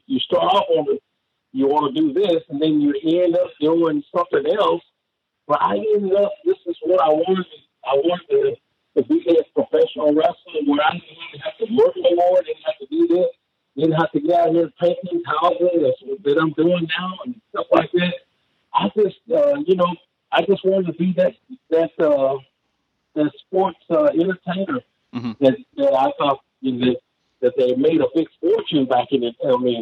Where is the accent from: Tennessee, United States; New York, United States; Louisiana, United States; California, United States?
Tennessee, United States; Union City; I'm originally from Union City, Tennessee. I played football there.